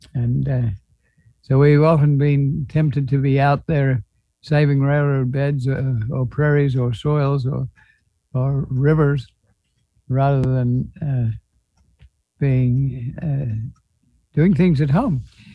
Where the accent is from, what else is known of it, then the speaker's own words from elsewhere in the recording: Australia; I'm Australian in background